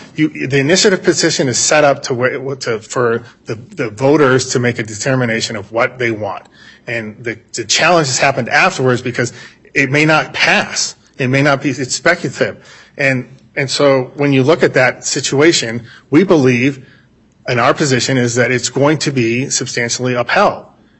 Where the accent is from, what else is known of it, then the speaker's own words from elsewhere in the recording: California, United States; I'm from California, okay